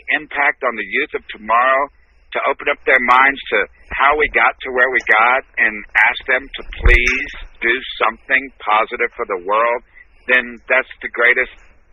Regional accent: Texas, United States; So I'm from Texas.

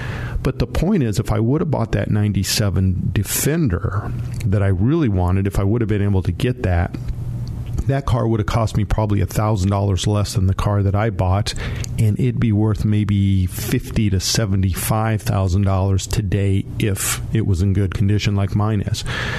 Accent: Monte Vista, Colorado, United States; I grew up in Monte Vista, Colorado, or the San Luis Valley, southern Colorado.

